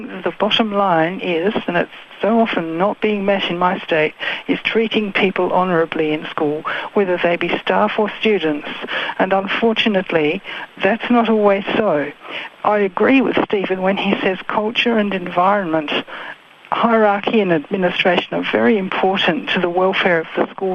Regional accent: South Australia, Australia; from South Australia. I am a former high school teacher in South Australia.

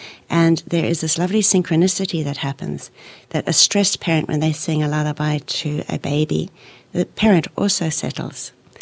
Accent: Zambia; Well, I was actually very lucky because I grew up in Africa. I was born in Zambia, and singing was just a normal part of life then.

